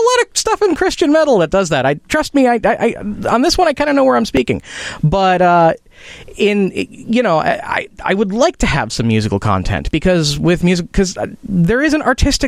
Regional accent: Chicago, Illinois, United States; accent: Chicago; That diluting, that's my Chicago accent coming in.

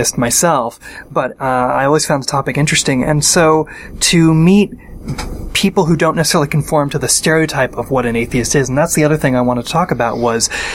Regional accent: Seattle, Washington, United States; now in New York, United States; Yeah, I grew up in Seattle.

